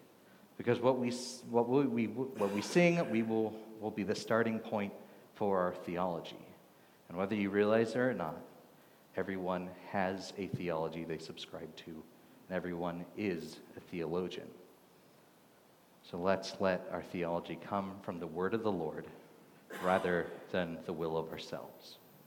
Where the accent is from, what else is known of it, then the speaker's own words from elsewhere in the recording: Texas, United States; I say y'all because I grew up in Texas.